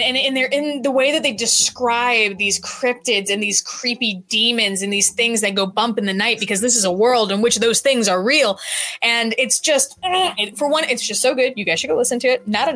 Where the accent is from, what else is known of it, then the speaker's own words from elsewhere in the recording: the South, United States; I'm from the South